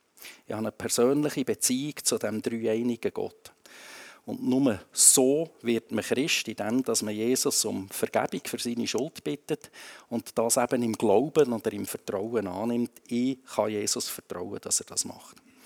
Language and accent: German; Grindelwald, Bern, Switzerland; Ich bin in Grindelwald aufgewachsen, in einem Dorf, das man einander kennt.